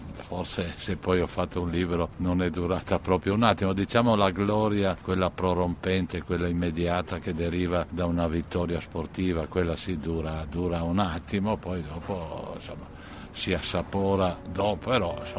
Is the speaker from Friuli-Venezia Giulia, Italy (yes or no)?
yes; Friuli-Venezia Giulia, Italy; io friulano eccetera, eppure ero stimatissimo e applauditissimo a Napoli